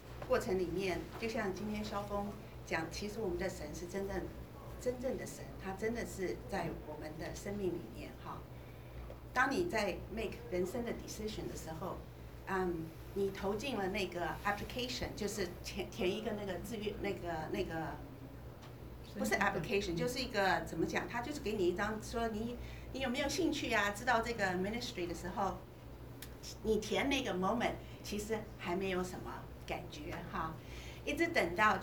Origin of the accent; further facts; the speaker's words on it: China; 所以有的时候我们中国人，我曾经也有犯过同样的错哈